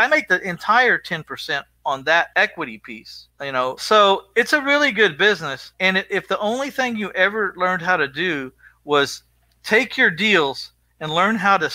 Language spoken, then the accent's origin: English; Texas, United States; We're from Texas.